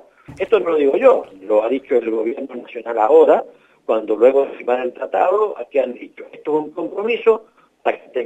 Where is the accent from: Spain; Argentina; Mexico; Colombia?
Argentina; somos argentinos